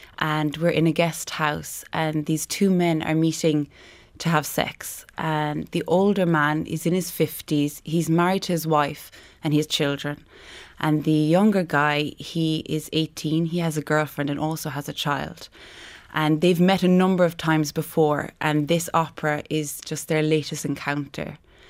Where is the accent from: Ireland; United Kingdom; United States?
Ireland; it's the culture we have as Irish people and the thinking that we have